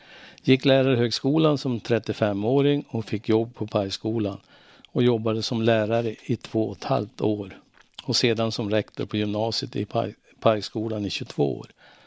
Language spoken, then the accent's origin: Swedish; Domsjö, Västernorrland County, Sweden; Jag är uppvuxen i Domsjö med en mamma som var hemmafru och en pappa som jobbade på Modo samt en 4 år yngre syster.